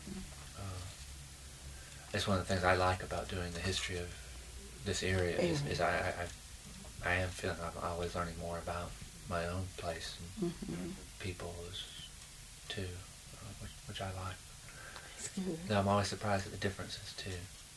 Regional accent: Beaufort, North Carolina, United States; No, I grew up near Beaufort, North Carolina.

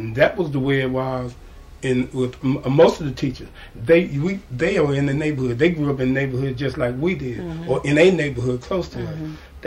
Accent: Durham, North Carolina, United States; But growing up in Durham then was staying close to your neighborhood

